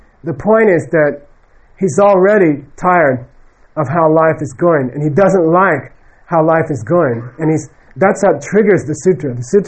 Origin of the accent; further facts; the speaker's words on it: Arizona, United States; as a normal kid, I grew up in Arizona. I went to a big high school, public high school.